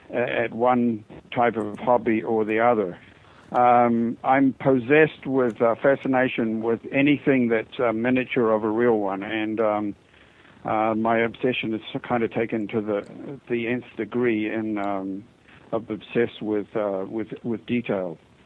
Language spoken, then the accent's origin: English; New Zealand; moved away; I was born in New Zealand, and pretty well pre-teen, I was very interested in models of any kind.